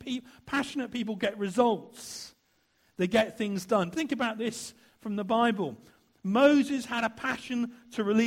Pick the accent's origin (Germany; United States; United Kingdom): United Kingdom; Dorchester, South West England; When I was growing up in Dorchester